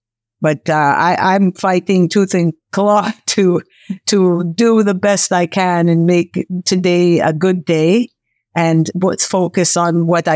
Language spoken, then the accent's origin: English; Toronto, Ontario, Canada; I'm from Canada, Toronto, Canada. I'm 64 years young.